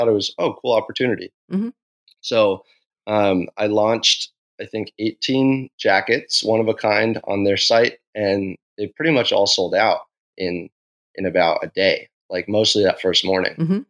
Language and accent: English; San Diego, California, United States; I come from San Diego, and my everyday is based around surfing in the waves.